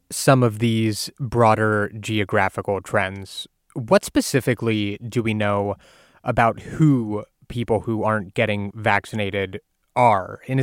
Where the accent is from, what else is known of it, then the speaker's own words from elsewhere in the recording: Ohio, United States; Shout out to my home state of Ohio doing a lottery where you can win $1 million if you get a vaccine.